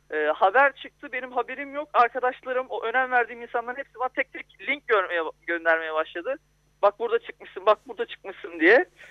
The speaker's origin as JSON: {"language": "Turkish", "region": "Balıkesir", "country": "Turkey", "said": "Balıkesirliyim ben de."}